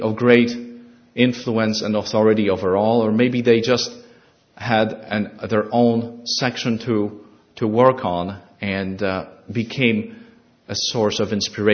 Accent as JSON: {"language": "English", "town": "Warsaw", "region": "Masovian Voivodeship", "country": "Poland", "tie": "born or raised there", "said": "The closest I came to meet him was when he was passing through my hometown of Warsaw, Poland"}